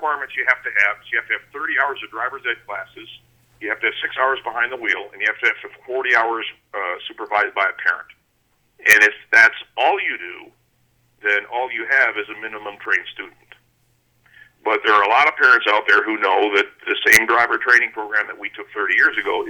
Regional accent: Ireland; so, I think it was originally said of the Irish, but of course I'm Irish too

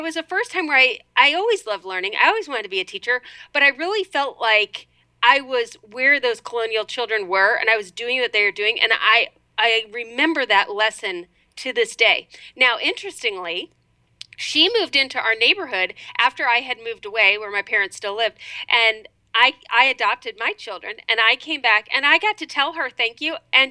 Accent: Cleveland, Ohio, United States; now in Cincinnati, United States; No, since I grew up in Cleveland, they know how to handle snow.

